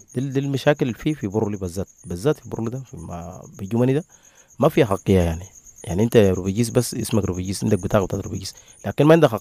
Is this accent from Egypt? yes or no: no; Kadugli, South Kordofan, Sudan; now in Uganda; أنا في السودان في كادوغلي ومحافظتنا تولودي ومحلية من دهيليب.